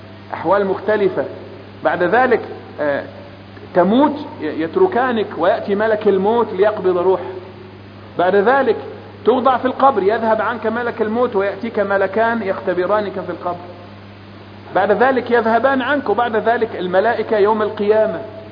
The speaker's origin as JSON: {"language": "Arabic", "region": "Upper Egypt", "country": "Egypt", "said": "تذهب للناس اللي عندنا في الصعيد"}